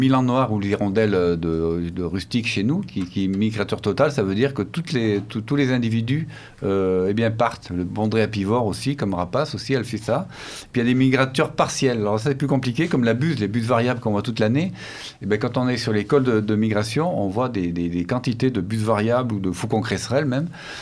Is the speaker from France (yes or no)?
yes; Pyrenees, France; Je viens des Pyrénées, là-bas, ils s'en aperçoivent vraiment beaucoup au niveau de la neige.